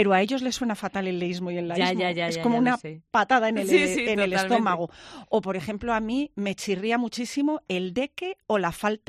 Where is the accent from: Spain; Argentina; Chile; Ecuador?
Spain; Valladolid, Castile and León; como todos los que somos de Valladolid, nos lo suelen decir mucho lo de qué bien habláis.